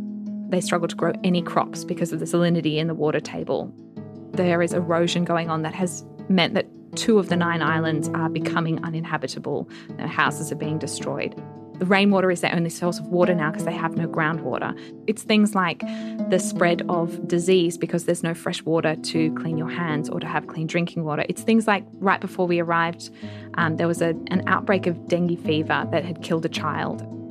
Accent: Australia; she kept apologising to me as an Australian for being critical

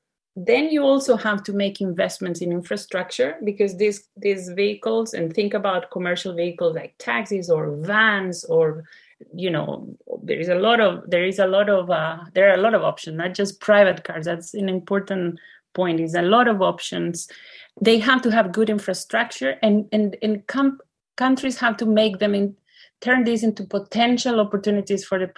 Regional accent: Costa Rica; English is a second language; also born or lived in United States; now in Europe; I actually, because I am from Costa Rica, from Latin America, and because I live in Europe and I lived in the US, I have a kind of triangle in my head

